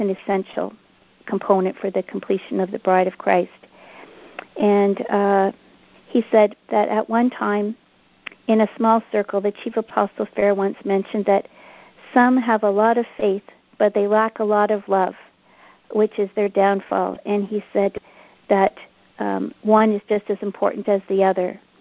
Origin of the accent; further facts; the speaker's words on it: Canada; We're from Canada.